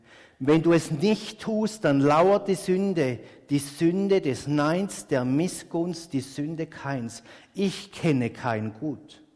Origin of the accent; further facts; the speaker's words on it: Eastern Switzerland, Switzerland; Ich komme aus der Ostschweiz, wo es Weinberger hat